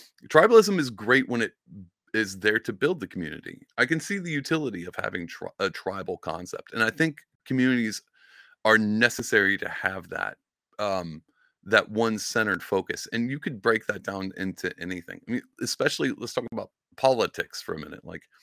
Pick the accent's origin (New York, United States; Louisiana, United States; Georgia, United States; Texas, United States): Texas, United States; Now, growing up, I grew up in Southeast Texas, and down there in high school and all that stuff, the whole town gathered around the high school team